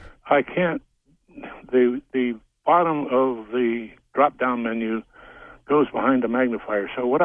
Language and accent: English; Ridgecrest, California, United States; Ridgecrest, California.